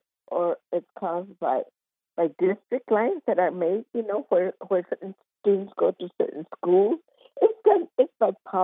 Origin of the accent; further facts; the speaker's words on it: California, United States; born there; because I was born there in Orange County. I was born here in California 81 years ago